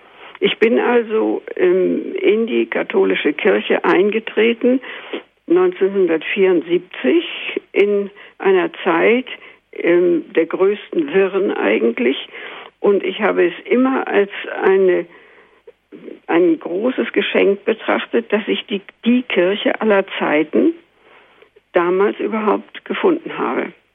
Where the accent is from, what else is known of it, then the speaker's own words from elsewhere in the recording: Hamburg, Germany; ich stamme ja aus Hamburg und war damals auf dem Lande evakuiert